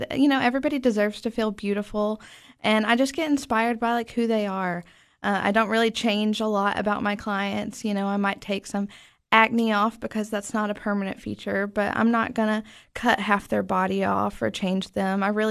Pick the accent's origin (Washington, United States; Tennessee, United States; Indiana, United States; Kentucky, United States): Tennessee, United States; I grew up in East Tennessee. I moved here to go to Tech in 2013.